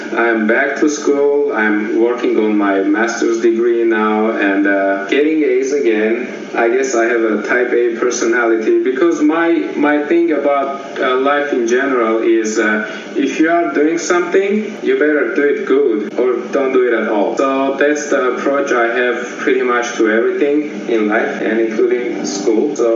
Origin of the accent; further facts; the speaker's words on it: Yerevan, Armenia; moved away as an adult; now in United States; Well, I was born and raised in Armenia, in Yerevan, which is the capital of Armenia. And I was 19 when we moved to the United States.